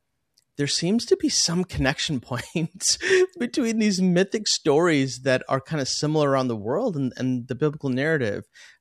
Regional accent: Chicago, Illinois, United States; My mom and dad immigrated to the United States in the late 80s. And so I was born in the Chicagoland area, Sam. I grew up watching Michael Jordan win the three-peat.

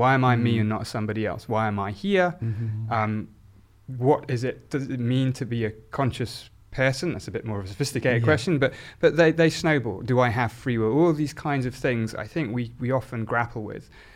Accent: South East England, United Kingdom; born there; Well, so I was born in Oxfordshire. My mother was from a Catholic family from Yorkshire, actually. My father was from a Hindu family in Uttar Pradesh.

